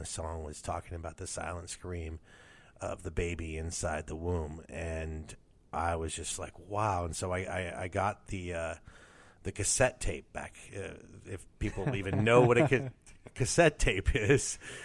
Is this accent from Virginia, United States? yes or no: no; Los Angeles, California, United States; I was not a Christian growing up. I grew up around California, mostly in the Los Angeles area.